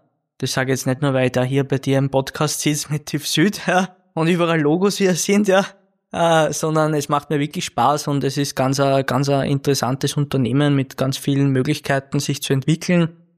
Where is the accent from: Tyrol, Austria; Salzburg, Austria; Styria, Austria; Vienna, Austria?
Vienna, Austria; Also alleine das zeigt schon, dass man auch als Wiener sehr für die Steiermark blühen kann.